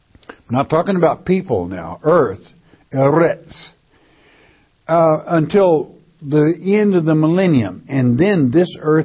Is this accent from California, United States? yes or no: yes; California, United States; I'm from California.